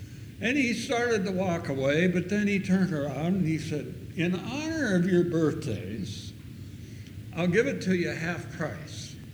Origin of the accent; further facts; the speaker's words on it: South Dakota, United States; So on the prairie of South Dakota, where we grew up, guess what day our mother celebrated our birthdays?